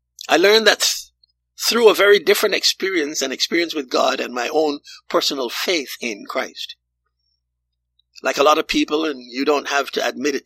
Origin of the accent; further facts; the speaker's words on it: Kansas, United States; I ran two small companies in my home state of Kansas.